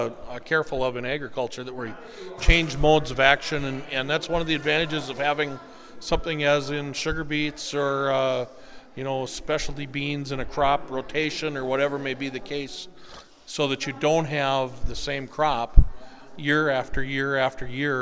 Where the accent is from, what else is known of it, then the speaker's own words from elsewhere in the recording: Murdoch, Minnesota, United States; I'm from Murdoch, Minnesota.